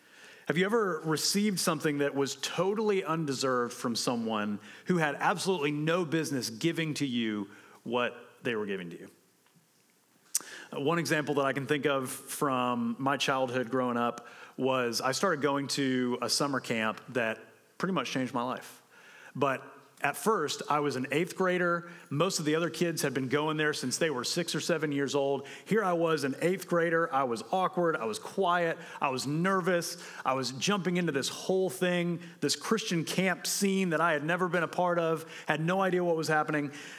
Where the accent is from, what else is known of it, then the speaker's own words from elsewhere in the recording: Atlanta, Georgia, United States; I grew up in Atlanta, so they invite me to the Six Flags hang.